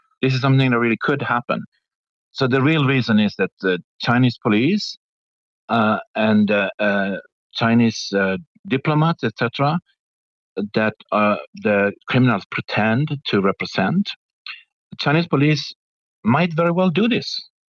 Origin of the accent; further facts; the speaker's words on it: Sweden; English is a second language; Like I'm from Sweden, they kidnap our citizen from Thailand